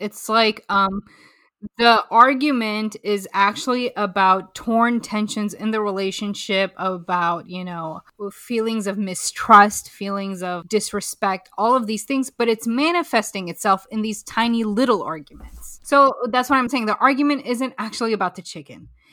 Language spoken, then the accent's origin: English; Pakistan; Being Pakistani, and maybe it's not a Pakistani thing, I think it's a Muslim thing.